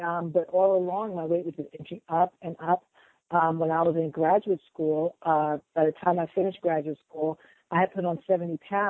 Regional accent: New York City, New York, United States; I grew up in the Bronx, in the East Bronx in New York.

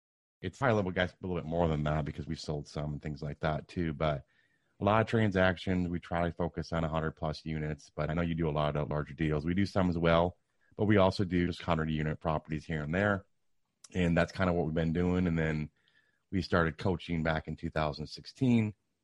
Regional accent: Michigan, United States; Background-wise, fairly quickly, I grew up in Michigan.

